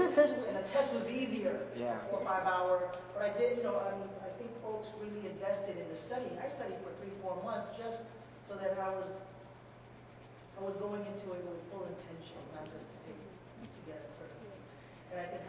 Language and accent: English; West Coast, United States; I'm from the West Coast